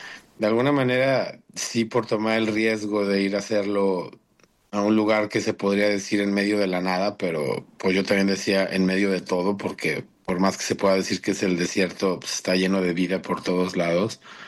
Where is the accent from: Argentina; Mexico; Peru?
Mexico; León, Guanajuato; now in Austin, United States; del municipio de León, Guanajuato, de donde soy originario